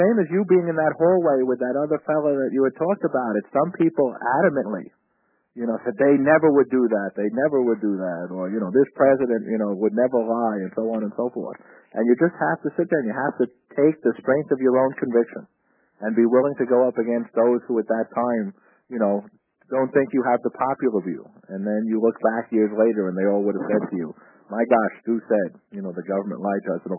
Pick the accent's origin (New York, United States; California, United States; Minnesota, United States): New York, United States; You know, growing up on Long Island, having been taken, you know, as a kid to Valley Forge and, you know, walking at Lexington and Concord and remembering these things